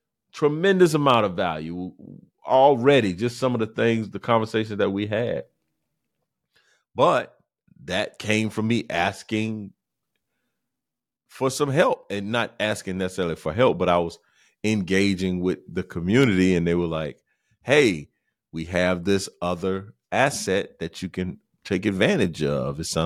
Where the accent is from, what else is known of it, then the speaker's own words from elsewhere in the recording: South Carolina, United States; I mean, I'm from South Carolina.